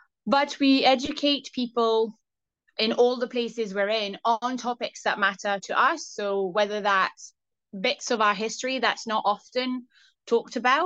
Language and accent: English; France; English is a second language; So I come from France, whether, I don't know if people can hear it in my accent.